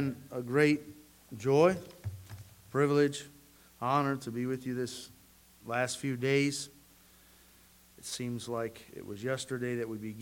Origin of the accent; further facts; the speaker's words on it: the North, United States; I know I'm from the North, and so I know in the North generally we aren't quite like the South.